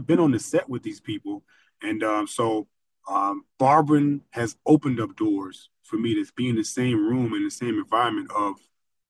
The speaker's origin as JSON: {"language": "English", "town": "Chicago", "region": "Illinois", "country": "United States", "tie": "born or raised there", "said": "So growing up in Chicago, you guys probably hear all this stuff now"}